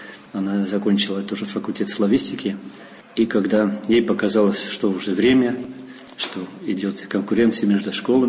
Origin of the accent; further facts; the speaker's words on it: Deventer, Overijssel, Netherlands; Russian is a second language; now in Russia; Я голландец коренной, родился в городе Девендер. Это на востоке Голландии, ближе к Германии. Я учился русскому языку с 12 лет в школе.